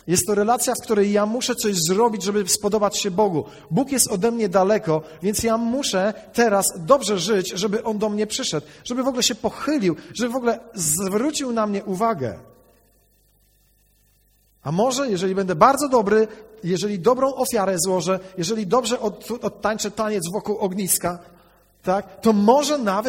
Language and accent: Polish; Koszalin, West Pomeranian Voivodeship, Poland; Ja się wychowałem w Koszalinie.